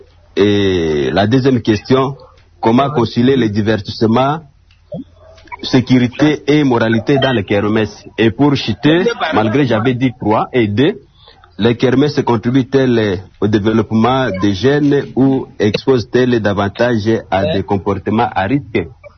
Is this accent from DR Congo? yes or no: yes; Kisangani, Tshopo, DR Congo; Chez nous à Kisangani, je pense bien, la dernière kermesse, j'étais encore petit, c'était aux années 1997.